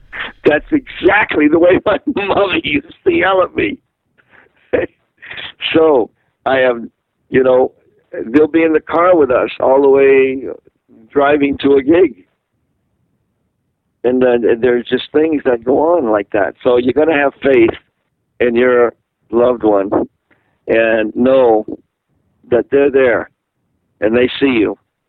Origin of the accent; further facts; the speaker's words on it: Quincy, Massachusetts, United States; also born or lived in Boston; we were in Massachusetts, where I was born, in Boston, and I was raised in Quincy, Massachusetts.